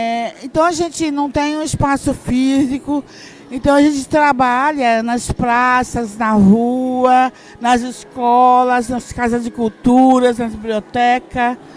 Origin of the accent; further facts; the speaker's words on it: São Paulo, Brazil; Então, eu sou da Zona Leste, da capital de São Paulo.